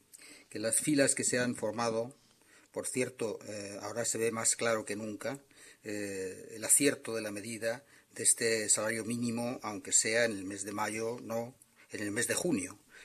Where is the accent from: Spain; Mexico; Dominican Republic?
Spain; como todo español